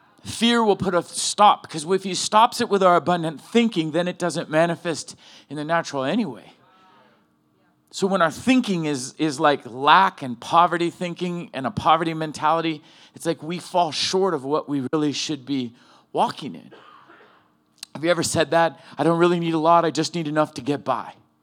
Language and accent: English; California, United States; So like I'm from Cali and my mom was from New England.